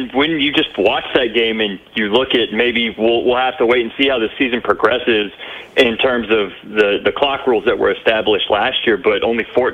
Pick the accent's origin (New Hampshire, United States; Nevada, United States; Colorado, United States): Colorado, United States; Boulder; as somebody who was born and raised in Boulder and had spent, you know, the first 28 years of my life in that market